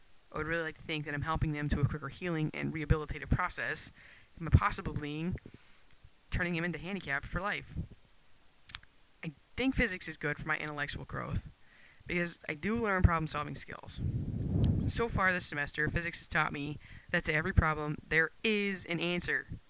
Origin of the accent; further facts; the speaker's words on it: Joes, Colorado, United States; now in Carlsbad, United States; I'm from Joe's, Colorado, but don't worry, I'm a Colorado State Rams fan